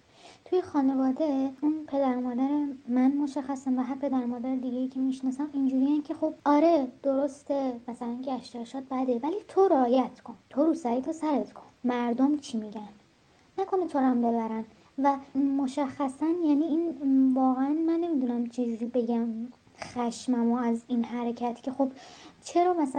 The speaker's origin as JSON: {"language": "Persian", "country": "Iran", "tie": "born there", "said": "به چه گناهی مثلا ما توی این کشور به دنیا اومدیم؟"}